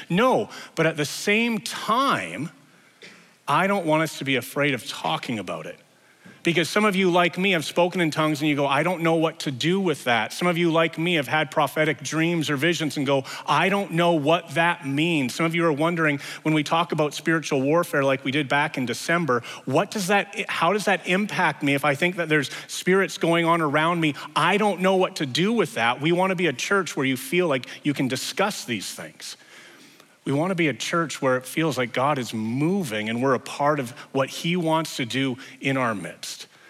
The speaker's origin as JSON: {"language": "English", "town": "Edmonton", "region": "Alberta", "country": "Canada", "tie": "born or raised there", "said": "I was born and raised in the North End of Edmonton, attended a North End high school. We went to church in the West End"}